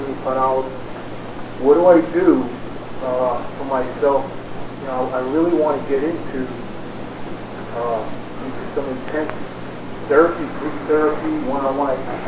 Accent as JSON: {"language": "English", "region": "New York", "country": "United States", "tie": "born or raised there", "lives_now": "Washington, United States", "said": "I'm up from D.C., born and raised in New York."}